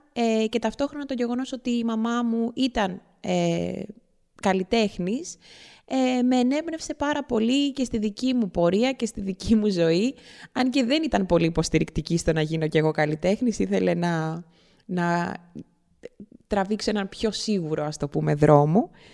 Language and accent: Greek; Athens, Attica, Greece; Γεννήθηκα στην Αθήνα, στην Κυψέλη, από γονείς με καταγωγή από τη Σιέρα Λεόνε.